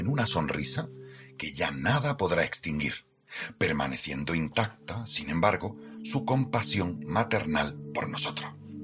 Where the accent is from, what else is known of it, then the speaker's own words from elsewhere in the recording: Andalusia, Spain; Soy andaluz y, ¿sabes?, me encantan las romerías y las fiestas populares